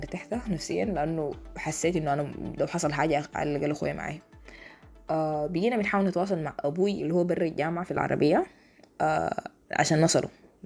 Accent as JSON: {"language": "Arabic", "region": "Khartoum", "country": "Sudan", "moved": "yes", "lives_now": "Cairo, Egypt", "said": "وأنا من الناس اللي نزحت بسبب الحرب من الخرطوم للقاهرة"}